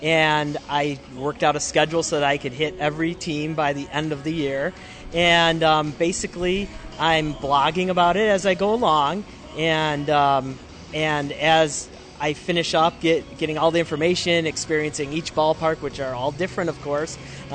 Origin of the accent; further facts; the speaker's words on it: Illinois, United States; I'm from Central Illinois